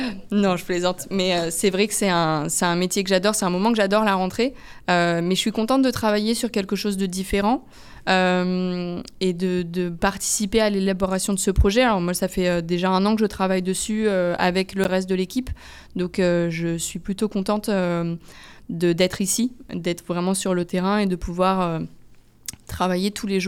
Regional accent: France; moved away; moi, c'est la première fois que je vis en dehors de France.

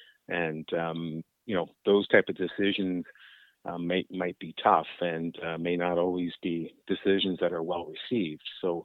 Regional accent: Sackville, New Brunswick, Canada; also born or lived in Fredericton; I was born and raised here in Sackville. After college, spent about 5-6 years in the Fredericton area, came back to Sackville

